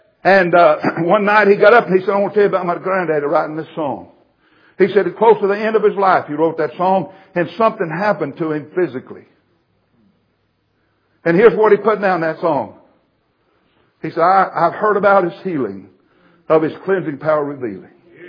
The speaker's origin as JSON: {"language": "English", "region": "Oklahoma", "country": "United States", "tie": "born there", "said": "Years and years ago, I remember, and I was born in Oklahoma out in the country, and we had an old-fashioned Pentecostal church. You could hear them for miles away."}